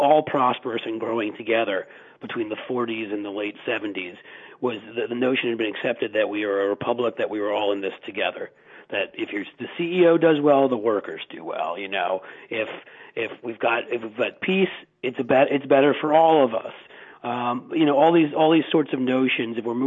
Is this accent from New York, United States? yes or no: yes; New York City, New York, United States; I'll say this as a New Yorker, someone who grew up in New York City